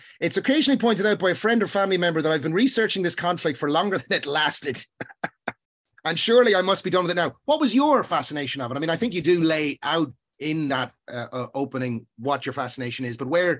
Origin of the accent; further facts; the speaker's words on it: Dundalk, County Louth, Ireland; now in Cork, Ireland; I'm from Dundalk. I've lived in Cork since the 90s.